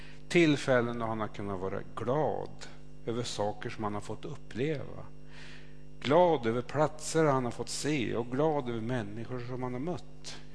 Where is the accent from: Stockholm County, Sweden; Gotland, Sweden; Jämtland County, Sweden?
Jämtland County, Sweden; Alsen; eftersom jag kommer från Alsen så tänker jag mycket på min gamla hembygd.